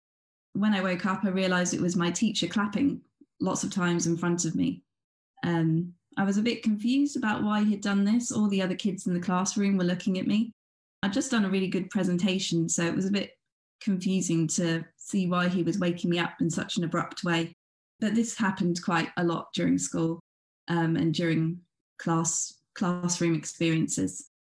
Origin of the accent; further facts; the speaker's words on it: London, United Kingdom; So I was born and raised in London, in England.